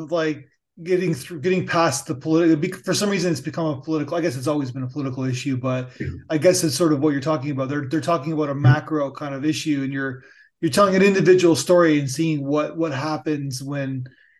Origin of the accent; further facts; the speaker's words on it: Niagara Falls, Ontario, Canada; It's funny because I'm from Niagara Falls.